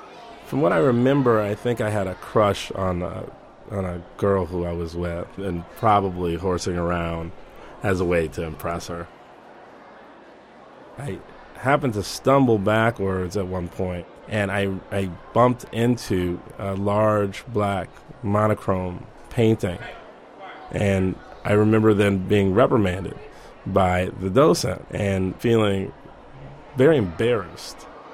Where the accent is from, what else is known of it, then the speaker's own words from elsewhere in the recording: Evanston, Illinois, United States; I grew up in Evanston, which is the first northern suburb of Chicago City proper, where my mother lived, and I went to school there.